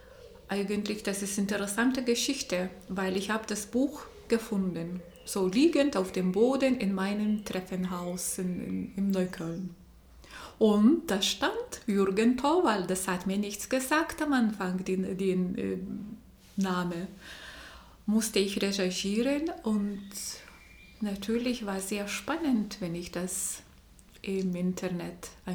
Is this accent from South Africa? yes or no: no; Lithuania; German is a second language; die war in Vilnius, in Litauen, in meiner Heimatland.